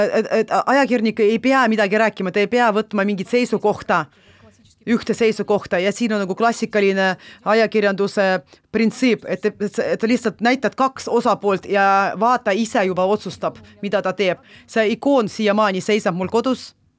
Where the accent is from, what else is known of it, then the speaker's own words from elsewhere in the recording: Kursk, Kursk Oblast, Russia; moved away as an adult; Ma töötasin Oriolis, aga ise ma olen Kurskist. Kurskis ma alustasin oma professionaalse tegevust ja pärast abielusin, läksin Orioli